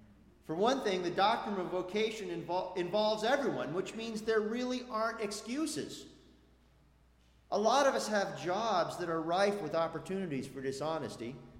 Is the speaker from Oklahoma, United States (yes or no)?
no; Mendocino, California, United States; I grew up in Mendocino at a time when the counterculture was still very much alive.